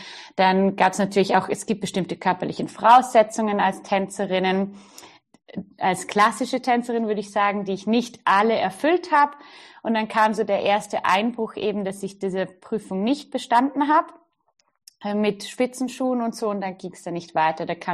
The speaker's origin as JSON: {"language": "German", "region": "Vorarlberg", "country": "Austria", "said": "ich komme aus Österreich, aus dem schönen Vorarlberg am Bodensee."}